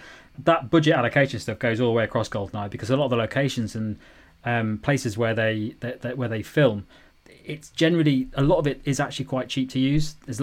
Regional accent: United Kingdom; as a young man growing up in Britain

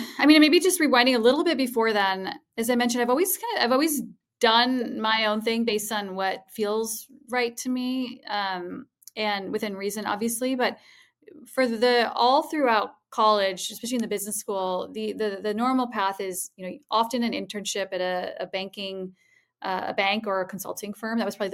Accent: Ann Arbor, Michigan, United States; Growing up in Ann Arbor shaped me a lot in that aspect.

